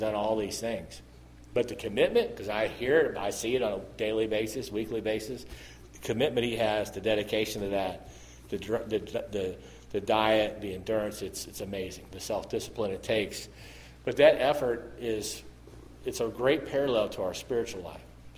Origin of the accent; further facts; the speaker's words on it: the Ozarks, United States; you know, I'm a country boy. I grew up in the Ozark Mountains.